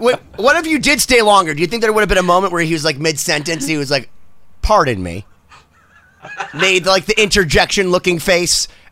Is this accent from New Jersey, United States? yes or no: no; Boston, Massachusetts, United States; I'm from Boston, and … is like law here.